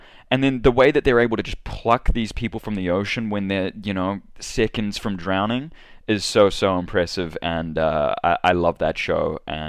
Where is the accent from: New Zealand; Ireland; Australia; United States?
New Zealand; I kind of identify with it as a New Zealander.